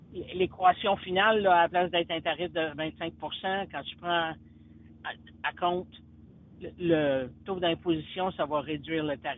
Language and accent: French; Quebec, Canada; born there; Je suis venue au monde dans le nord du Québec et j'ai pas l'intention de devenir américaine.